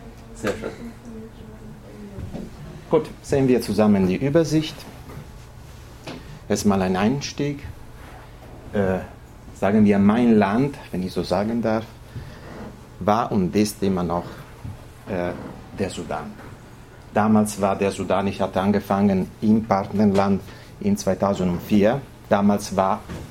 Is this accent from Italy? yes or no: yes; Italy; Und ihr habt schon verstanden, ich bin Italiener, deswegen buonasera.